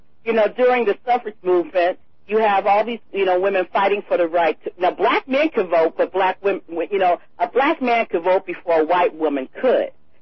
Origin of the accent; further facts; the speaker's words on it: California, United States; Because I'm a Californian, so we won't talk about the fact that the law was on the books.